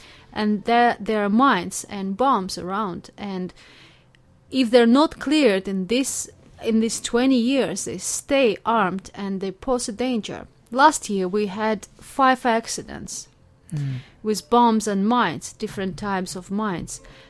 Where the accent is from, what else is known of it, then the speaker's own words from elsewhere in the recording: Stepanakert, Nagorno-Karabakh, Azerbaijan; I'm from Artsakh. I live in Stepanakert.